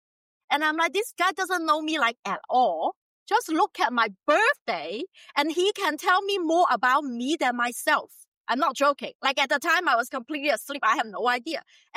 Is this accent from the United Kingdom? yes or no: no; China; English is a second language; because I was born and raised in China.